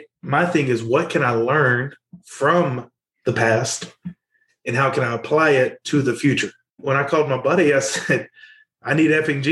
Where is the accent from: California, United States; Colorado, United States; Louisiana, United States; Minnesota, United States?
Louisiana, United States; moved away; And so when I moved to Arkansas, it was an ability for me to go, hey … I'm from Louisiana. I want to be a pastor.